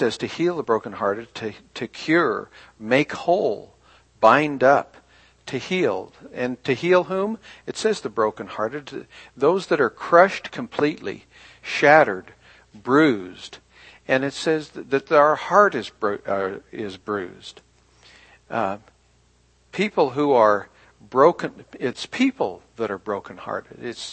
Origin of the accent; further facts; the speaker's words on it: United States; I'm pretty rich. I'm an American.